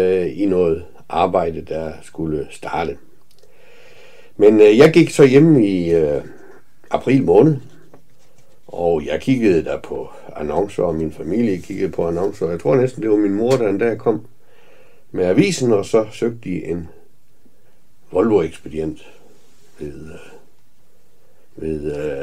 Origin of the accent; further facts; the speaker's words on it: Haderslev, Region of Southern Denmark, Denmark; also born or lived in Kolding; Jeg kommer fra Haderslev, og har boet der de første 19 år af mit liv. Så har jeg boet nogle år i Kolding.